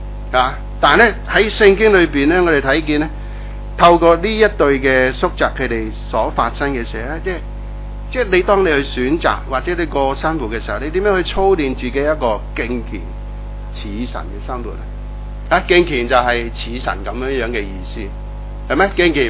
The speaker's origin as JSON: {"language": "Cantonese", "country": "China", "said": "即系我哋中国人讲啦"}